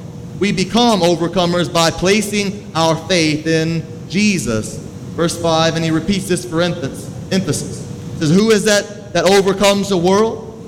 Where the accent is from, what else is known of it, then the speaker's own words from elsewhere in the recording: Pensacola, Florida, United States; But I'm from Pensacola, Florida. And so I grew up, I'm a big Florida Gator fan.